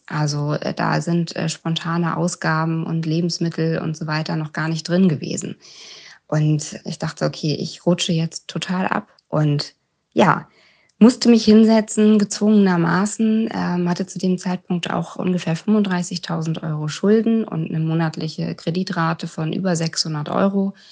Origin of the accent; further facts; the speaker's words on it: Hanover, Lower Saxony, Germany; ich komme aus Hannover.